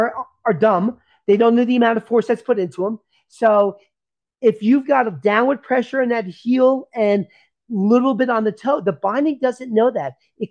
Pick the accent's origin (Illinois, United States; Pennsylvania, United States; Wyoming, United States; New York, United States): Pennsylvania, United States; growing up in the Poconos, and like all of us kids, we thought we were better than we were.